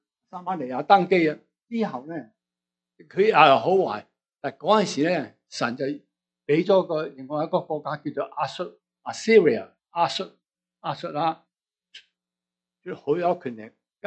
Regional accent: China; 我哋中国人叫做咩啊？

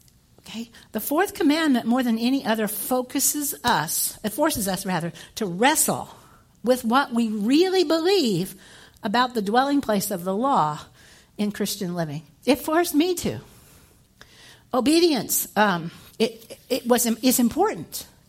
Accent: Midwest, United States; Maybe no, I was raised in the Midwest.

